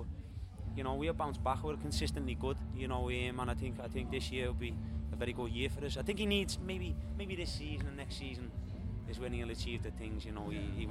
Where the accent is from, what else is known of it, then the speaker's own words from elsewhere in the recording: Liverpool, North West England, United Kingdom; I grew up in Liverpool